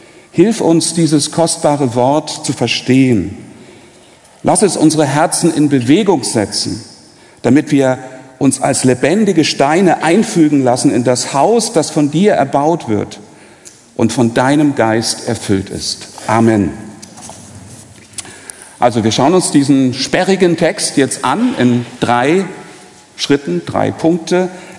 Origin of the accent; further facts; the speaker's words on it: Saxony, Germany; Im Elbsandsteingebirge, super, südlich von Dresden. Bin also ein alter Sachse.